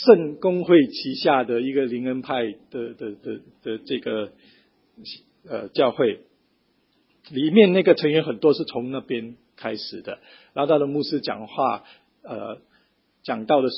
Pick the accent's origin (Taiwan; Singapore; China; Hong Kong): Singapore; 我们新加坡人在这一方面实在是天真的挺可爱的啦